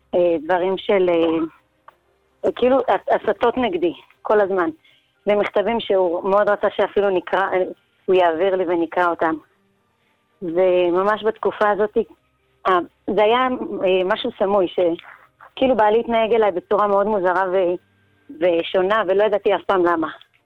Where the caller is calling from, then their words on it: Northern District, Israel; אני מהצפון.